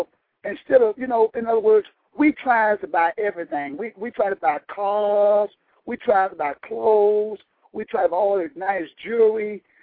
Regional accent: Tampa, Florida, United States; when I was in Florida, when I was in Tampa, my hometown

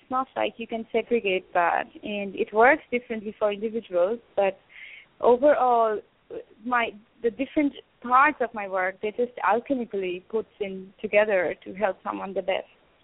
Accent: India; growing up in India, it's very much India, and it's just been part of my lineage and tradition

